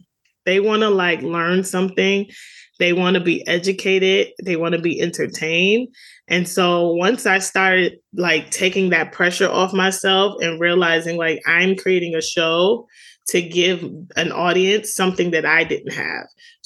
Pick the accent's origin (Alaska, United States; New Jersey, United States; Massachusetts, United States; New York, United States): New York, United States; Brooklyn; accent: New York; I'm a girl from Brooklyn, New York. And so like, I like have the thick New York accent